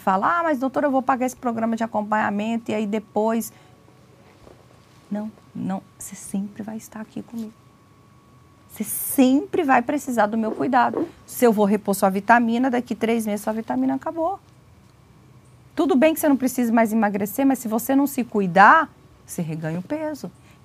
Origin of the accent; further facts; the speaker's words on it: Goiás, Brazil; Eu sou natural de Goiás.